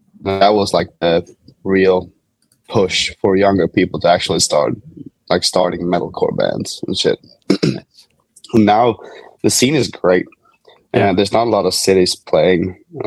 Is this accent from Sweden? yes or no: yes; Norberg, Västmanland, Sweden; I grew up in a small town called Norberg. There's pretty much like 6,000 people living there. Very, very small town.